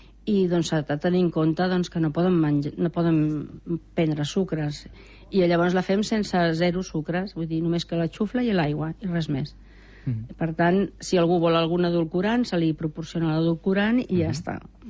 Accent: Vilanova i la Geltrú, Catalonia, Spain; soc de Vilanova, aquí la tonyina, doncs, és un bon producte

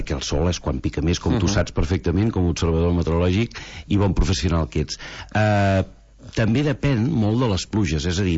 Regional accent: Girona, Catalonia, Spain

